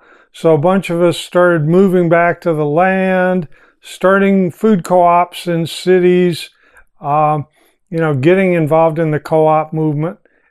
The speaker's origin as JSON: {"language": "English", "region": "Texas", "country": "United States", "tie": "born or raised there", "said": "I grew up in Southeast Texas, and my grandparents were from Southwestern Louisiana, but they had a family farm that they set up in Southeast Texas."}